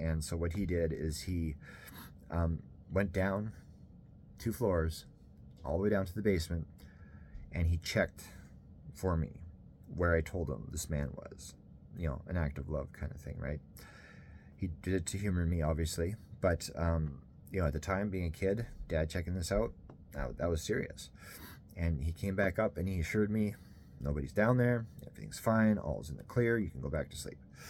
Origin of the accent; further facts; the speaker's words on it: Canada; I'm from Canada. I live in Winnipeg, which means if you look on a map, I'm like literally my city is like smack dab in the middle of North America.